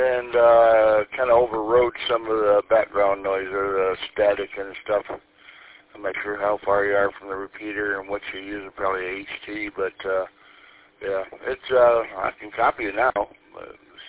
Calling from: Lapeer, Michigan, United States; I'm up here in Lapeer, about 3 miles north of Lapeer.

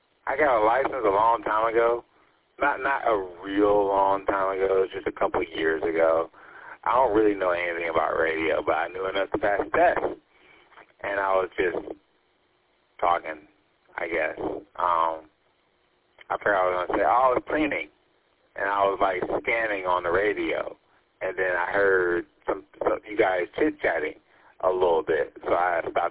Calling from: Mount Clemens, Michigan, United States; Oh, howdy. I'm in Mount Clemens.

